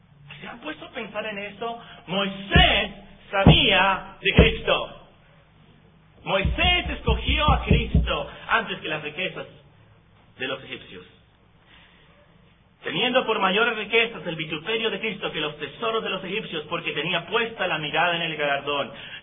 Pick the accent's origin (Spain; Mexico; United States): Mexico; como mexicanos, no tenemos algo de nuestra historia que nos hable acerca de la sangre rociada